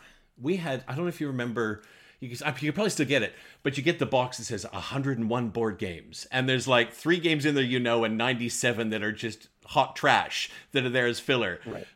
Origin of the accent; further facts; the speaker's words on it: Winnipeg, Manitoba, Canada; It's interesting, because I grew up in Winnipeg in the late 70s and early 80s, and there were three TV channels, all in black and white.